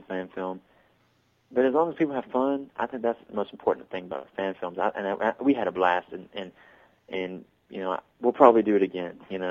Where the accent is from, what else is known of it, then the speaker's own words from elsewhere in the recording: Georgia, United States; accent: Georgia; I'm from Georgia and I have an accent from Georgia